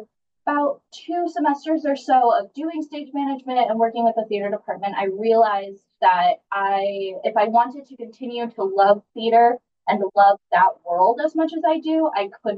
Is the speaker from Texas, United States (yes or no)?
no; Milwaukee, Wisconsin, United States; Yes, so I am from Milwaukee, Wisconsin. So I am a part, technically right now, I'm a part of the Headwaters delegation.